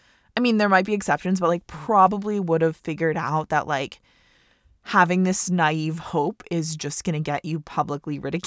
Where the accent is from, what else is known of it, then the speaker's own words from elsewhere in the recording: Vermont, United States; I always felt so represented by that because I'm from Vermont.